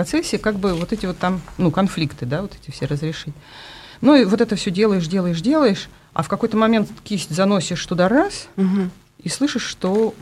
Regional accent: Zelenograd, Moscow, Russia; все детство я родилась и провела в Зеленограде. Это такой далекий район Москвы.

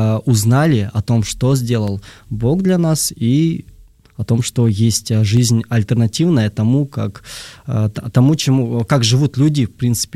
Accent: Kalmykia, Russia; Это было в Калмыкии, я родом из Калмыкии.

